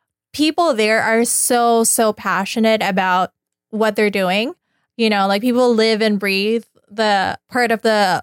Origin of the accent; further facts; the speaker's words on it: Philippines; now in United States; I would always bring up in the strategy the part where I came from the Philippines.